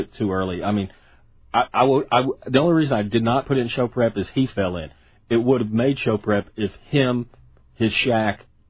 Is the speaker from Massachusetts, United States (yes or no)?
yes; Massachusetts, United States; I've called in from my home state of Massachusetts.